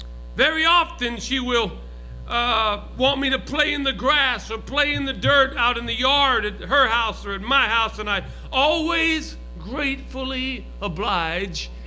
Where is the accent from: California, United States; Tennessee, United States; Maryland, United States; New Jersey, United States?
California, United States; San Francisco; I live in the woods in Oklahoma, but I'm from San Francisco, and that never left me.